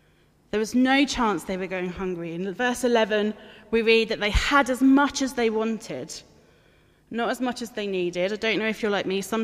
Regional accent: Folkestone, South East England, United Kingdom; I'm from Folkestone in Kent originally too, so another seaside town.

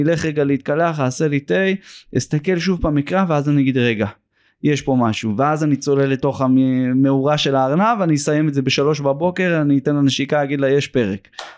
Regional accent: Jerusalem, Jerusalem District, Israel; אני גדלתי במגרשי האספלט של קטמון ובאקה בירושלים

